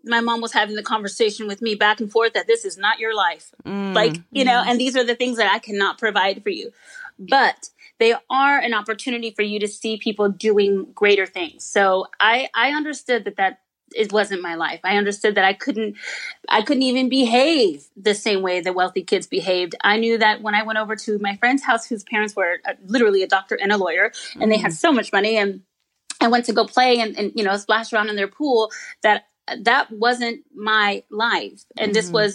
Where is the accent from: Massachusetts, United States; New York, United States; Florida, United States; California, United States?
California, United States; Compton; what's crazy about my story is I grew up in Compton, but essentially when it came to going to school, in my second grade year, which is very shortly, so I didn't actually end up going to school in Compton.